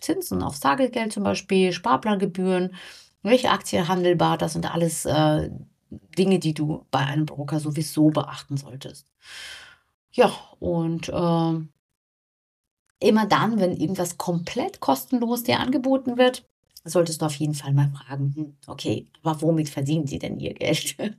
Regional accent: Hanover, Lower Saxony, Germany; ich komme ja aus Hannover und die Börse ist direkt mitten in der City bei uns.

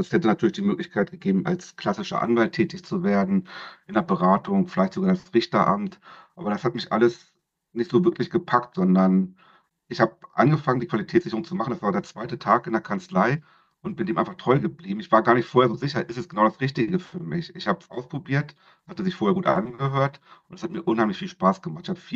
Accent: Hanover, Lower Saxony, Germany; moved away as an adult; also born or lived in Baden-Württemberg; Ich komme aus Hannover, habe hier Jura studiert

